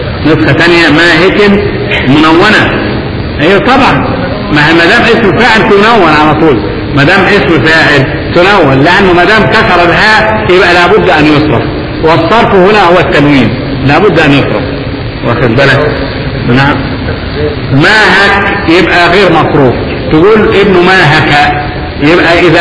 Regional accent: Upper Egypt, Egypt; عندنا في الصعيد عندنا في الصعيد ثعبان اسمه الناشر

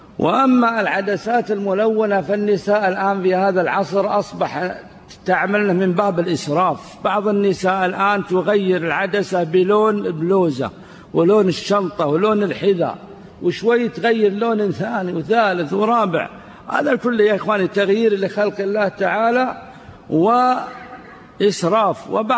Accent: Najd, Saudi Arabia; في شايب عندنا في نجد

